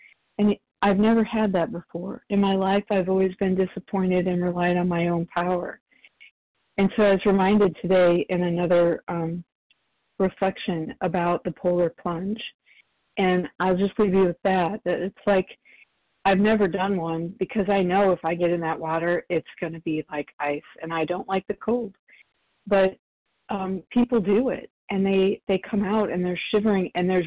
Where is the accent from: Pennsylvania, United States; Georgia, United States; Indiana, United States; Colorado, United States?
Indiana, United States; Thanks, Tina. … from Indiana.